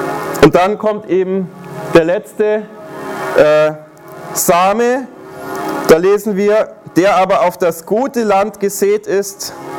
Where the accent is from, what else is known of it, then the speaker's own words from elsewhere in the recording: Bavaria, Germany; ich komme ja aus Bayern